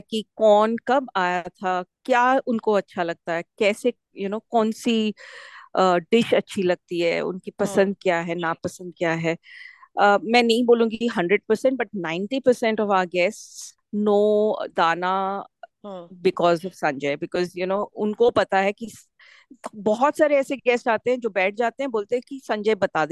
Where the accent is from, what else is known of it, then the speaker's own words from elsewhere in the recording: South India, India; मैं साउथ से हूँ, you know got a lot of fond memories of south Indian food